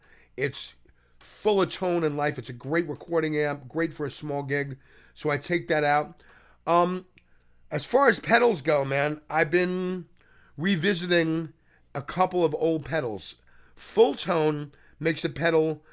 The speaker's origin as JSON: {"language": "English", "town": "Flushing", "region": "New York", "country": "United States", "said": "I was from Flushing."}